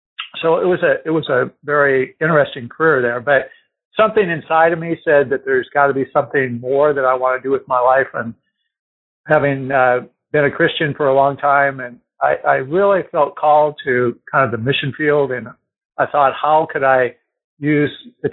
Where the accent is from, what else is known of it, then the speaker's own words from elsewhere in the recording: Iowa, United States; Okay, so I grew up in Iowa. I was born there and went to school in a real small community, probably 2,500 people in eastern Iowa.